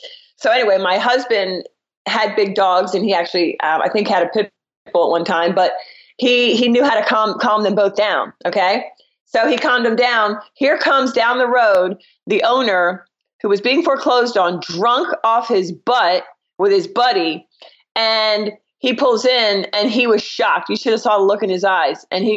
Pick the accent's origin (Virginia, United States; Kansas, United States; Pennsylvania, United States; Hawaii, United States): Virginia, United States; Winchester; now in Richmond, United States; I'm from Winchester, Virginia, which is a far out DC suburb where I was a realtor for 13 years